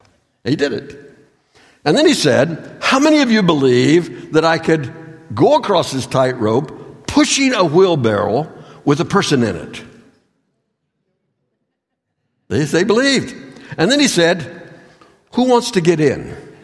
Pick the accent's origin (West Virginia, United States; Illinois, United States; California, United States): West Virginia, United States; One of the bucket lists that I had was when I grew up in West Virginia, one of the places that you went to for your honeymoon was Niagara Falls.